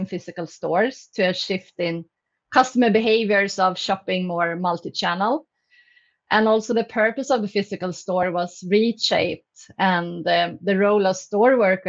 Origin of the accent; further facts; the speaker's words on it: Vänersborg, Västra Götaland, Sweden; I'm from a small city in the western part of Sweden.